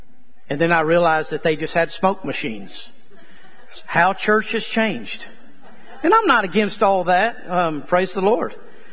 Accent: Arizona, United States; born there; also born or lived in Texas; And I came from a ranching family. We have ranched, I believe, when Dad started ranching as I was born in Arizona.

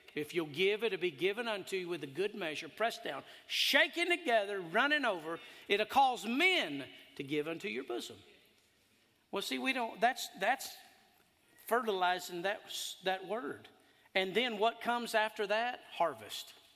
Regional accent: Casa Grande, Arizona, United States; born there; my dad worked for John Wayne the Duke when I was born in 1969 in Casa Grande, Arizona.

